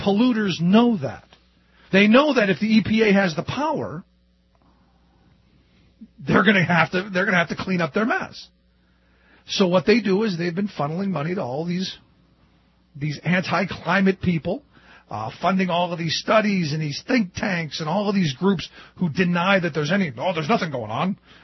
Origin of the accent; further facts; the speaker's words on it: Cleveland, Ohio, United States; Look, I grew up in Cleveland, home of one of the worst environmental disasters with a river that caught on fire